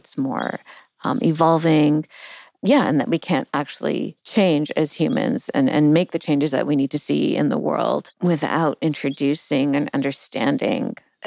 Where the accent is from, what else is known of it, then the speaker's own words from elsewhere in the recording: Canada; I'm giving Canadian examples because I'm Canadian.